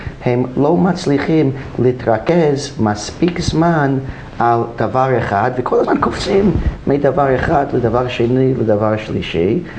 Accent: United States; Hebrew is a second language; moved away as an adult; now in Israel; עליתי ארצה לפני 20 שנה בארצות הברית, איפה שקיבלתי את ההשכלה שלי, למדתי פסיכולוגיה שם.

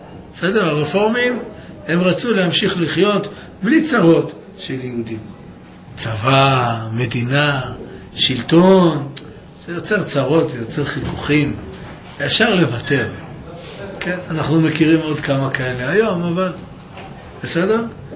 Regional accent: Jerusalem, Jerusalem District, Israel; גדלנו בבוכרים, אז חצי מהבוכרים זה פרסית.

